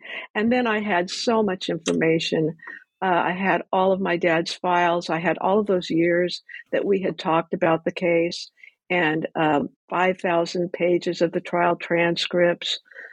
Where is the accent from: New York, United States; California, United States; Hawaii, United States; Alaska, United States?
California, United States; Ventura; I grew up in Ventura